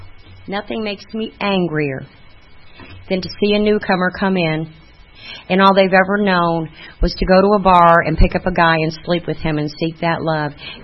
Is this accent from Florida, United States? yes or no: no; Amherst, Ohio, United States; born there; I was born in Amherst, Ohio, in the year of 1957. That makes me 56 years old.